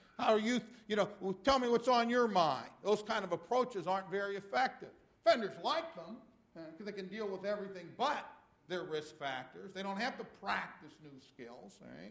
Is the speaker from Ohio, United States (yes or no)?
yes; Ohio, United States; Starting with my home state, Ohio.